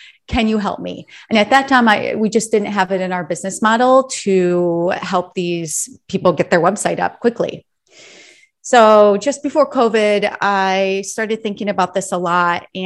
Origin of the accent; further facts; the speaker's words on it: Michigan, United States; now in Miami, United States; My father was a really well-known graphic artist in the town I grew up in Michigan.